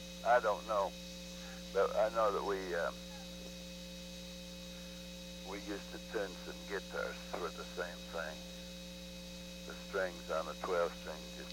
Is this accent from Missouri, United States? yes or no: yes; Missouri, United States; Well, I grew up in the Missouri Ozarks.